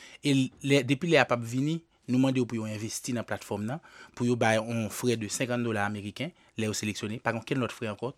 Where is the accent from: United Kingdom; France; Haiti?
Haiti; je suis fier pour me représenter Haïti et je vous dis très fier tout en tant qu'haïtien